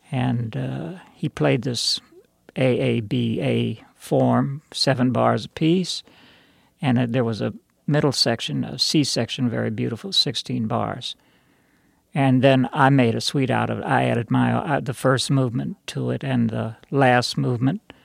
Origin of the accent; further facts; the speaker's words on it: Cincinnati, Ohio, United States; I returned to my hometown, Cincinnati